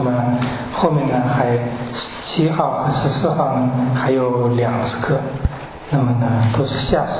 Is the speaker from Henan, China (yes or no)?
yes; Kaifeng, Henan, China; 对，我来自河南开封，大家好。